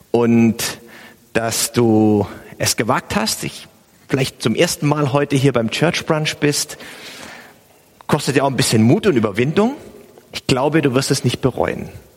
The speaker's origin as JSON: {"language": "German", "town": "Stuttgart", "region": "Baden-Württemberg", "country": "Germany", "tie": "born or raised there", "said": "Ich bin in Stuttgart aufgewachsen und da gibt es das Cannstatter Volksfest."}